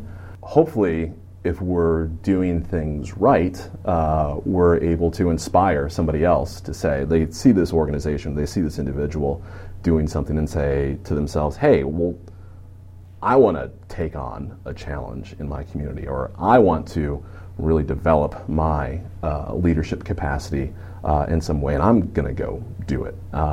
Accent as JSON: {"language": "English", "region": "South Dakota", "country": "United States", "tie": "born or raised there", "moved": "as an adult", "lives_now": "Minnesota, United States", "said": "So I'm born and raised in South Dakota, went to college in South Dakota, and then I've moved to Minnesota"}